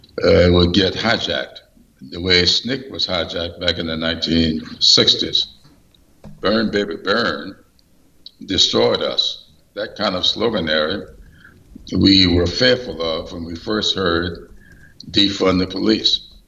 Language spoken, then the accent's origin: English; Sumter, South Carolina, United States; he was brought to my hometown of Sumter, where one of my mentors, later became a mentor of his, Nooker McCann, arranged for him to come back to D.C. because he was injured during that assault.